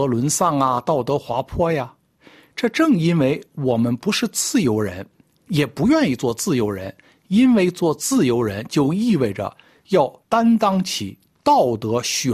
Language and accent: Chinese; China; 像我们中国人总爱说一句话，宁做太平犬不做乱世人